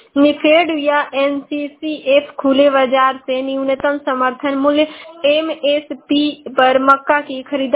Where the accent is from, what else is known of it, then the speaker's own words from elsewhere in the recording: Ballia, Uttar Pradesh, India; और मैं बलिया जिले की निवासी हूँ।